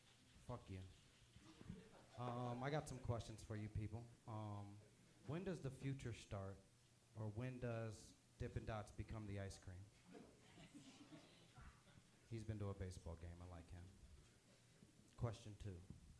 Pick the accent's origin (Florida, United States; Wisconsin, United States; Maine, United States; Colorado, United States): Colorado, United States; Denver; I'm from Denver. I was here before you white people.